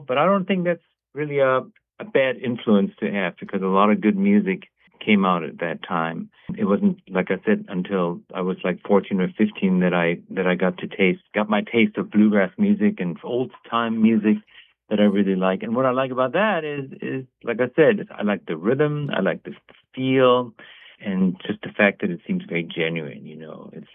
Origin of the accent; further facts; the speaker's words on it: Germany; English is a second language; moved away as an adult; now in United States; I grew up in Germany. I just moved here about 26 years, or I became a citizen not too long ago, and I came to the United States like in the late 80s.